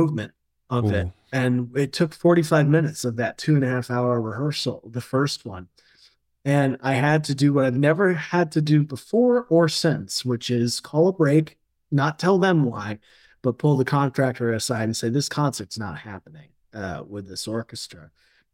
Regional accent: Connecticut, United States; I grew up in Connecticut, and so my first symphony concerts that I ever saw were

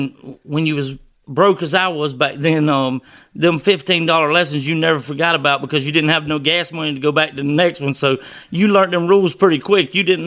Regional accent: Perkins, Georgia, United States; I'm from Perkins, Georgia. Used to live down on the Florida-Georgia line, then we moved up here.

